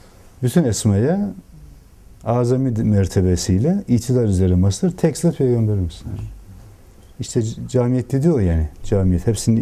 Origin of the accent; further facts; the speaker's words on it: Erzurum, Turkey; Ben Erzurumluyum anne.